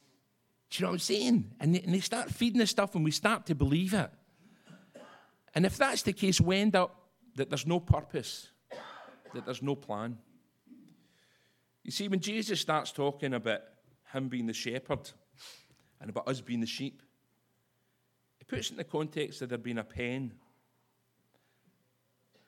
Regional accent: Scotland, United Kingdom; now in England; England. I've lived in England longer than I've lived in Scotland. And as you can see, it's affected my accent, talking really posh.

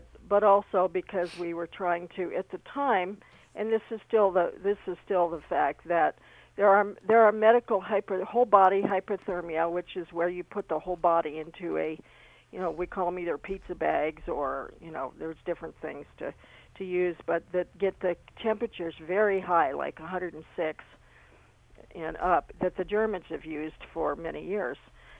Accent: United States; I'm an American, so, you know, they're not as forthgiving in Tijuana as we have to be here in the United States

